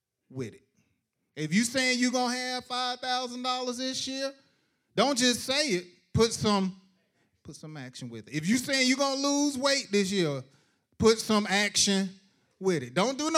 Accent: Missouri, United States; born there; Now, I was literally born in Missouri. So when I say I'm from Missouri, I'm telling the truth. I was born in Missouri.

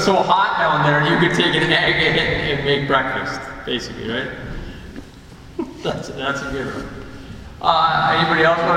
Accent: McGregor, Minnesota, United States; born there; So I was born in McGregor, Minnesota. We had a town in McGregor, kitty corner to the school. We then were able to live in a house on Big Sandy Lake.

